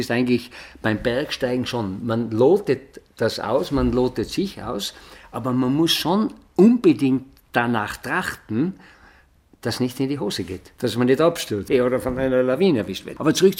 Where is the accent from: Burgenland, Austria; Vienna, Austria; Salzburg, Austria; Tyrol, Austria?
Tyrol, Austria; das ist auch schon hier im Zillertal gewesen, wo ich aufgewachsen bin